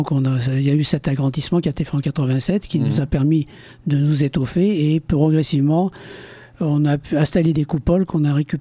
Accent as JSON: {"language": "French", "region": "Hauts-de-France", "country": "France", "tie": "born there", "said": "moi je suis né dans le Pas-de-Calais, donc j'ai migré professionnellement dans les Landes, où j'ai fini ma carrière il y a quelques années, maintenant c'était en 2010. Et on s'est plus dans la région et on y est resté."}